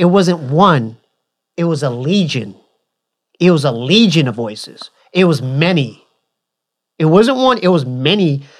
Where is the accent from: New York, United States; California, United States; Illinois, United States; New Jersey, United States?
California, United States; Poway; the house where we grew up in Poway was legit like on, like built on top of like a burial, like Indian burial ground.